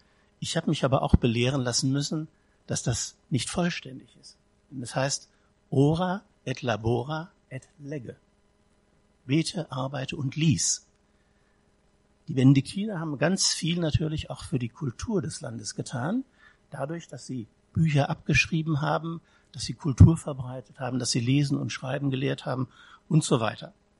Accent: North Rhine-Westphalia, Germany; In meiner Heimat, wo ich herkomme, im Ruhrgebiet, würden sie es ähnlich machen, auf andere Weise.

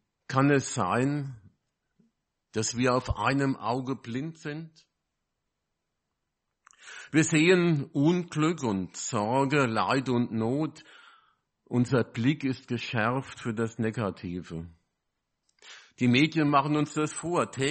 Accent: Großzimmern, Hesse, Germany; Ich glaube doch, ein paar kenne ich nicht. Ich komme aus Großzimmern, bin Rentner, war Erzieher von Beruf. Gehe in die landeskirchliche Gemeinschaft in der Ramstadt und bin Prädikant der evangelischen Kirche.

